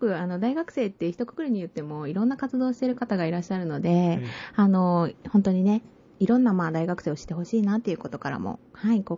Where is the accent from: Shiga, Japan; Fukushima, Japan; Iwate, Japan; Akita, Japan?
Shiga, Japan; 私は滋賀から来てるんですけれども